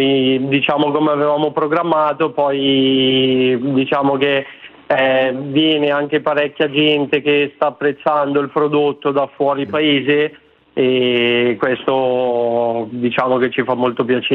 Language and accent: Italian; Lombardy, Italy; No, io sono mezzo siciliano e mezzo napoletano di origini, ma cresciuto praticamente in provincia di Bergamo, diciamo.